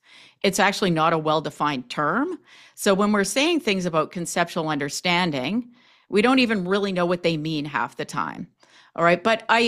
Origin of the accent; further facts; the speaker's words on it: Canada; because I'm from Canada and, you know, it's quite different.